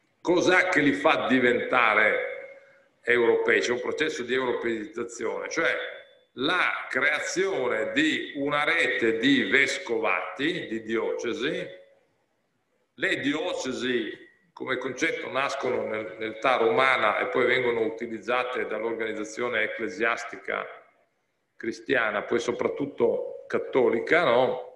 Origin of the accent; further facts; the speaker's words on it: Pula, Istria County, Croatia; born there; io sono nato a Pola, quindi dell'Istria, questa zona qua